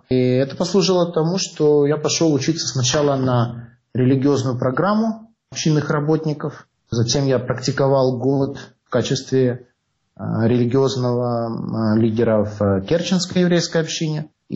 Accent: Crimea, Ukraine; я рос в Крыму. И я, скажем так, рос в далеко не богатой, успешной семье.

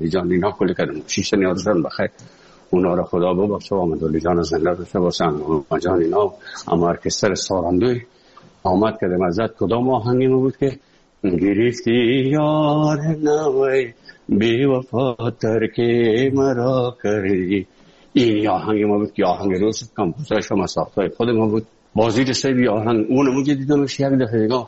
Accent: Afghanistan; now in Moscow, Russia; از افغانستان برامدیم آمدیم سه مسکو 4 سال مسکو به بسار سختی وردم شد یا زندگی رو تیر کردیم

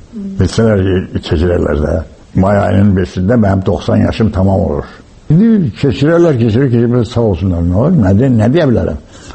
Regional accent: Ganja, Azerbaijan; Dedim, yox, mən Gəncədən ayrılmaram. Mən Gəncəliyəm, Gəncədə də böyümüşəm, Gəncədə də yaşayacağam.

